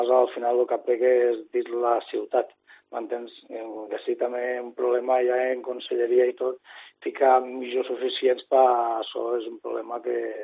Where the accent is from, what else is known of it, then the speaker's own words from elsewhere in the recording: Silla, Valencian Community, Spain; en això tenim els mòbils perquè som de Silla Pinyiscola i ens coneixem tots